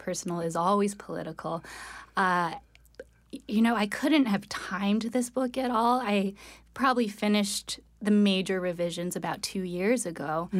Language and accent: English; Los Angeles, California, United States; my mother is Korean, and she immigrated from Korea when she was 16 years old. And so I grew up in Los Angeles, but my grandmother and my family lived in Koreatown.